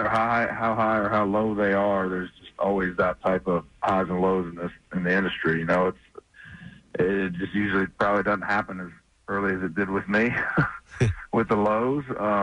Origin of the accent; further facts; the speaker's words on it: Daytona Beach, Florida, United States; Yeah, I mean, well, I'm from Daytona originally